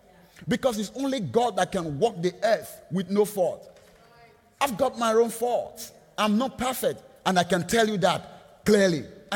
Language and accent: English; Nigeria; Of course, I am from Nigeria. I read the history of the British colonization of our country.